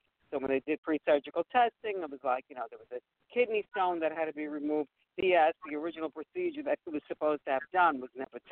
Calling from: Brooklyn, New York, United States; Brooklyn, New York.

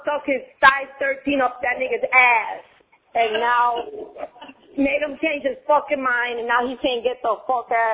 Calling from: Bronx, New York, United States; I'm calling from the Bronx, baby.

